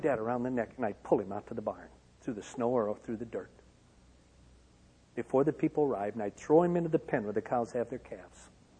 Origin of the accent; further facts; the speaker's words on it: Union City, Michigan, United States; That man was my father. Because growing up in Union City, Michigan, he was the town drunk.